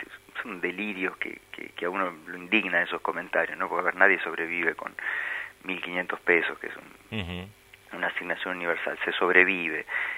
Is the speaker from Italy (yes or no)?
no; Argentina